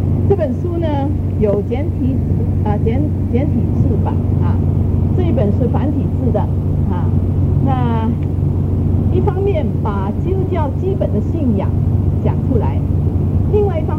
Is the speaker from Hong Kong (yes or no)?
yes; Hong Kong; also born or lived in Fuzhou, China; now in United States; 我是生在福建福州